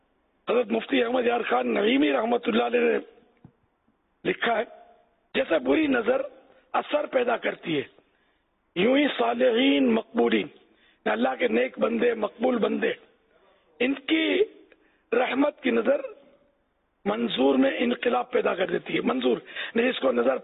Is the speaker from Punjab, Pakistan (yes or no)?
no; Karachi, Sindh, Pakistan; born there; basically چونکہ میری پیدائش سندھ کی ہے، کراچی کی، اور کراچی بھی ظاہر ہے کہ سندھ کا حصہ ہے